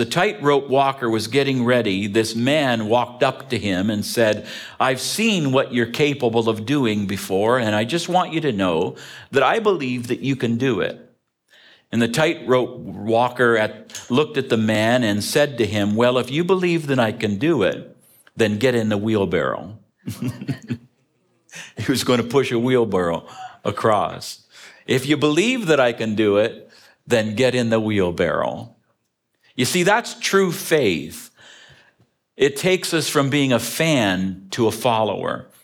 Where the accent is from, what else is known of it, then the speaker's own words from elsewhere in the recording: Ontario, Canada; I grew up in Ontario, Canada, not too far from Niagara Falls.